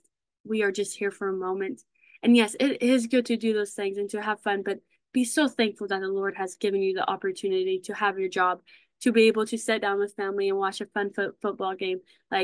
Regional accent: United States; And obviously, I love America. I'm an American girl through and through.

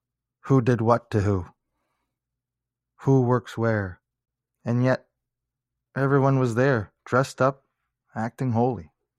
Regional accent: Eastern Canada, Canada; I grew up in the Catholic Church in a really small town, a small village in Eastern Canada.

